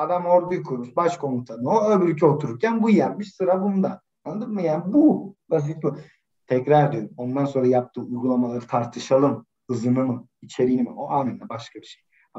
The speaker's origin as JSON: {"language": "Turkish", "region": "Elazığ", "country": "Turkey", "said": "Ben Elazığlıyım aslen. Benim doğduğum topraklar Türkiye'nin parçası olmazdı."}